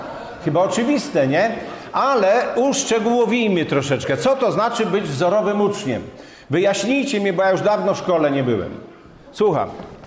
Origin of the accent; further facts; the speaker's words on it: Chełm, Lublin Voivodeship, Poland; born there; Ja też urodziłem się w Chełmie.